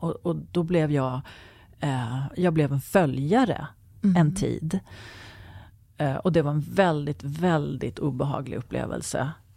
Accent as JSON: {"language": "Swedish", "country": "Sweden", "said": "för att vi är så pass rationella som vi svenskar är."}